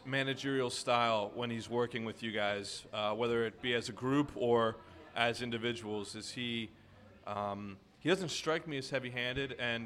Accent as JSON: {"language": "English", "town": "Philadelphia", "region": "Pennsylvania", "country": "United States", "said": "you and I are both from Philadelphia."}